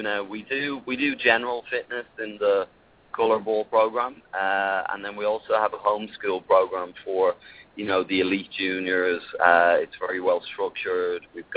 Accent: Ireland; I grew up in Ireland playing some rugby.

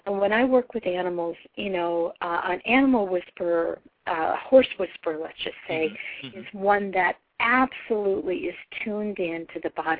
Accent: Superior, Wisconsin, United States; And I grew up actually in northern Wisconsin, up by Lake Superior. My hometown was named Superior.

